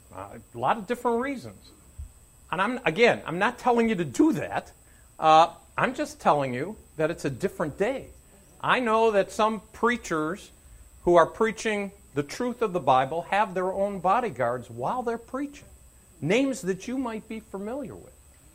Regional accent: United States; I'm speaking as an American.

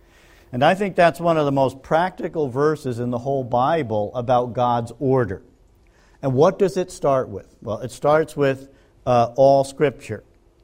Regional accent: Greenwich, Connecticut, United States; I grew up in Greenwich, Connecticut.

